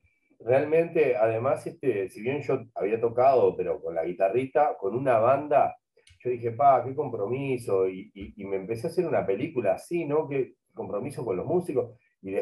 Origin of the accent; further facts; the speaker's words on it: Montevideo, Uruguay; Yo soy muy montevideano, soy del oeste, de toda la vida, Teja, por la Victoria, el Cerro, toda esa zona me vio crecer, hasta Paso de la Arena.